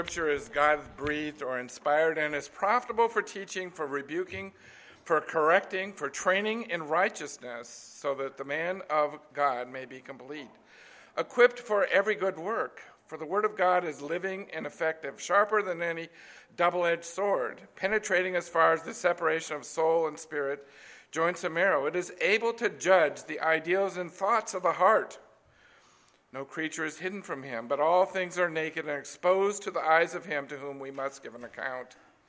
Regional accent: California, United States; I grew up in California, and you know the one thing I miss about California is the mountains.

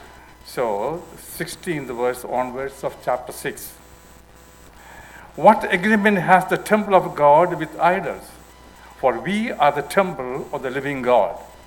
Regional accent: India; I grew up in India, where predominant religion is Hinduism.

